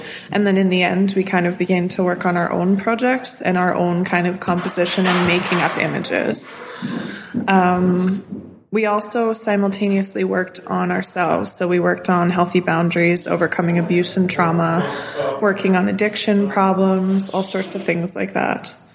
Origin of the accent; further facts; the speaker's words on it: Saskatoon, Saskatchewan, Canada; I grew up in Saskatoon. Always lived here. I grew up with my mom and my three siblings.